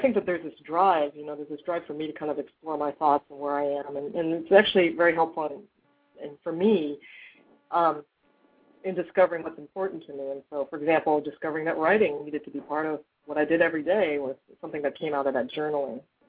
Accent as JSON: {"language": "English", "town": "Tucson", "region": "Arizona", "country": "United States", "tie": "born or raised there", "also_born_or_lived": "Berkeley", "said": "I was born in Berkeley, and I grew up in Tucson, Arizona, so that's southern Arizona, and that's not a small rural community"}